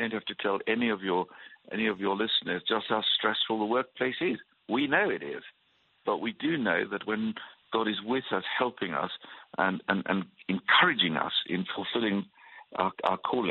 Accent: South Africa; moved away as an adult; now in England; I was brought up in South Africa, came to England, where I came to study at Cambridge University.

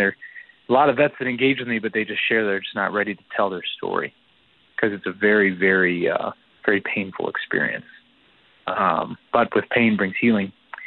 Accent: St. Louis Park, Minnesota, United States; Yeah, I grew up here in St. Louis Park, Minnesota.

